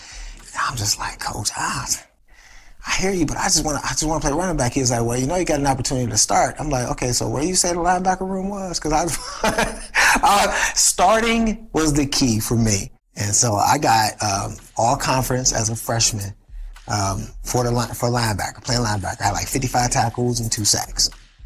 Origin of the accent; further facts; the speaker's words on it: Cleveland, Ohio, United States; You know, I grew up in Cleveland, Ohio, and most of my life I lived in the rougher parts.